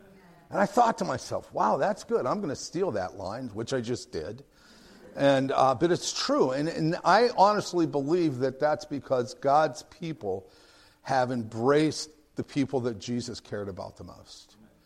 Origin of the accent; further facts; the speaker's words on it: Pittsburgh, Pennsylvania, United States; I'm a Yinzer from Pittsburgh, and I got saved and became a missionary.